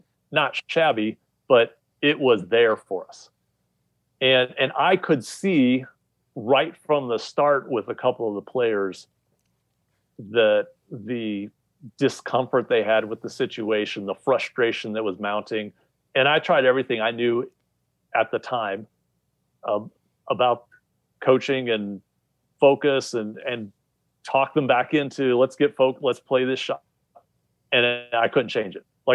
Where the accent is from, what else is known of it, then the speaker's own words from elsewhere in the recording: Midwest, United States; also born or lived in South; I grew up in the Midwest and the South.